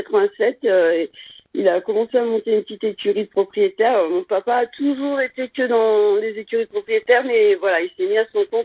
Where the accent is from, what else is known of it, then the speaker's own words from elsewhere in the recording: Saint-Cassien, Auvergne-Rhône-Alpes, France; j'ai toujours connu que Saint-Cassien. Alors maintenant, moi, j'habite juste à côté, j'habite sur la Murette, mais j'ai toujours été sur Saint-Cassien, je suis native de Saint-Cassien.